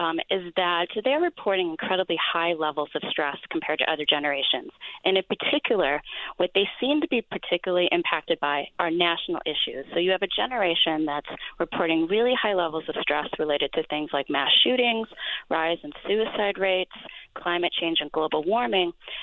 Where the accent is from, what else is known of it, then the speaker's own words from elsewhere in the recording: Midwest, United States; when I was in school from the Midwest, we practiced tornado drills